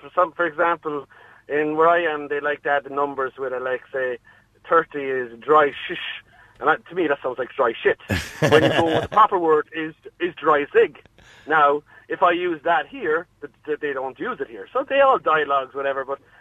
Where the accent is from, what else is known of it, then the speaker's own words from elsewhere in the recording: Ireland; Do I not have a choice because I'm Irish? I don't get a choice.